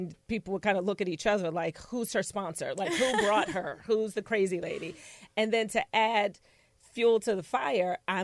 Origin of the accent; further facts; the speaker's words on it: Philadelphia, Pennsylvania, United States; Well, I grew up in Philadelphia, in Mount Airy, with my mom and my younger sister.